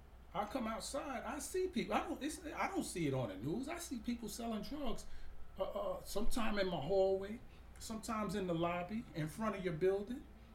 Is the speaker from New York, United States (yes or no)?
yes; Brownsville, New York, United States; But when growing up in Brownsville, we seen the Chinese people, the Arabic people. We seen everybody but us.